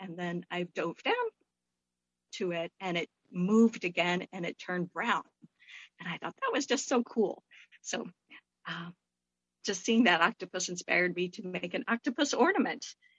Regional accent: Midwest, United States; Probably helped that I grew up in the Midwest and not so much ocean around.

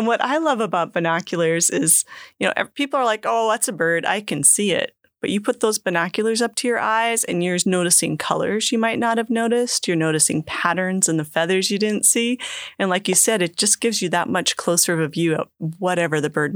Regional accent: Minnesota, United States; I grew up in Minnesota where we had chickadees too, but they had black-capped chickadees

